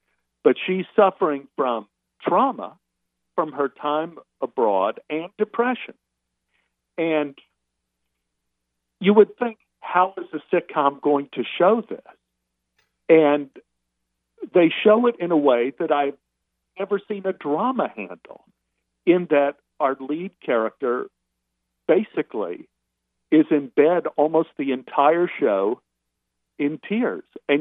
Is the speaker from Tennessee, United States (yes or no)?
no; Dallas, Texas, United States; I grew up in Oak Cliff, you know, Dallas, Texas, and I'm Jewish. We had three Jewish families in Oak Cliff.